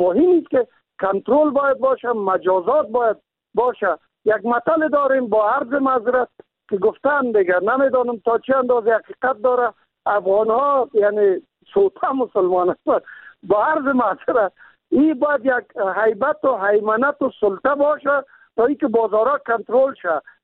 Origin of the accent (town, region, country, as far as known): Kabul, Afghanistan; born or raised there